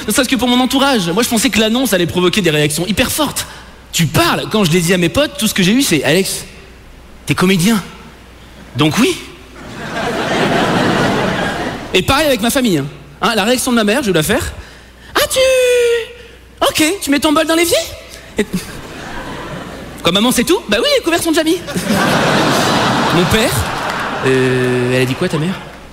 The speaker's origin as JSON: {"language": "French", "country": "France", "said": "J'ai 28 ans, je suis français, gaucher, homo, j'ai la barbe rousse."}